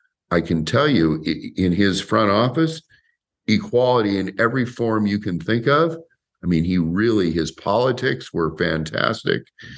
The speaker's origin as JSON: {"language": "English", "town": "Portland", "country": "United States", "lives_now": "New York, United States", "said": "And I'm coming from Portland, big city. I'm a kid."}